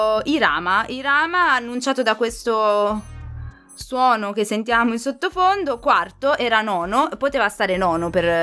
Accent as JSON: {"language": "Italian", "town": "Sesto San Giovanni", "region": "Lombardy", "country": "Italy", "said": "sesto San Giovanni, che un po' mi dispiace perché è dalle mie parti"}